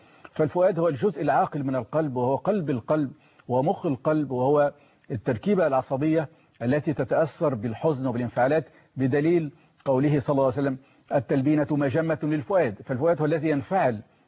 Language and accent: Arabic; Egypt; الشعير عندنا في مصر بنقول عليه الشعير